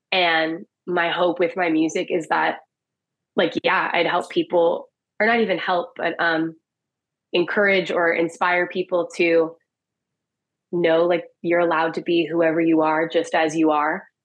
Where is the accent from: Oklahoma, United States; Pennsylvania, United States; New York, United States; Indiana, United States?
Pennsylvania, United States; now in Los Angeles, United States; the lyrics are partly inspired by this roller rink that I grew up going to in Pennsylvania called Skate Castle.